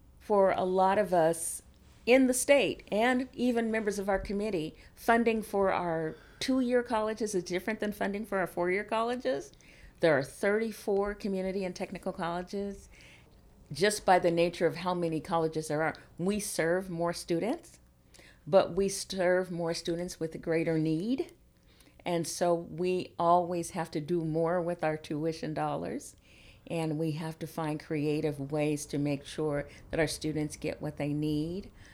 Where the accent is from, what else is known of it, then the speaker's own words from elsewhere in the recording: Seattle, Washington, United States; if you would have looked at my life when I was a small child, I grew up in Rainier Vista Housing Project in Seattle.